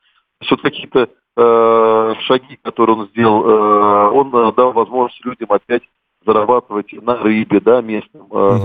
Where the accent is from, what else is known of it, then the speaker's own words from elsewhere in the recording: Moscow, Russia; я сам москвич